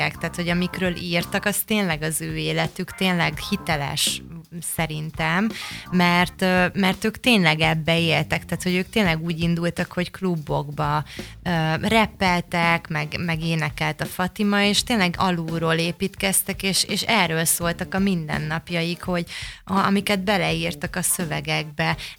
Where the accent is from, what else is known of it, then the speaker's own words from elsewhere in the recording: Budapest, Hungary; a kelenföldi Bikás Park, és ez a híres környék, amiről most már metró megálló is lett időközben, és hát én ott nőttem fel